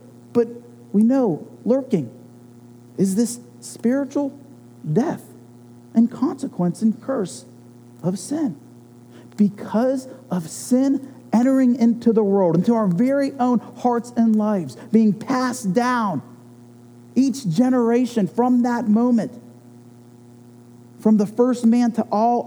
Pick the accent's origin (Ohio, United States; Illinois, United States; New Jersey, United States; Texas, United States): Ohio, United States; Youngstown; I grew up in Youngstown, Ohio. It's the 9th most dangerous city per capita. And I grew up around death.